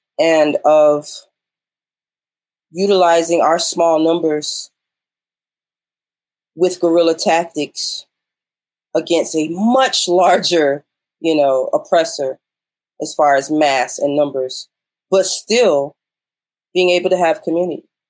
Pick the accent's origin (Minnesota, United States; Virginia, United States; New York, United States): Virginia, United States; Norfolk; because I grew up in Norfolk, Virginia